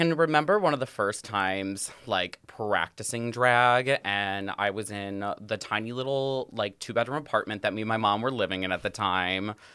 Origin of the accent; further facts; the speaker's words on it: Holland, Ohio, United States; Yeah, so I am a Toledo native, born, corn-fed, and raised is what I like to say. I grew up in the Holland area and kind of stuck around Toledo and surrounding cities and communities of Toledo. Currently still live in Toledo